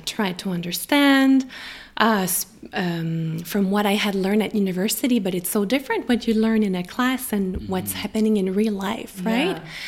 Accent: Montreal, Quebec, Canada; My father is French. My mother is Belgian. I was born and raised in Canada, in Montreal. And then I thought, okay, I speak French, I speak English, because I studied in English at McGill. I had learned German and Italian.

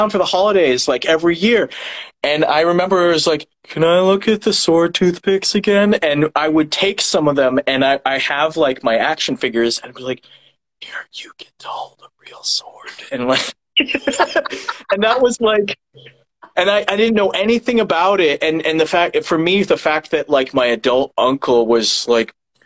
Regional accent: New Jersey, United States; born there; my uncle in New Jersey, because I was born in New Jersey, he was a wine salesman

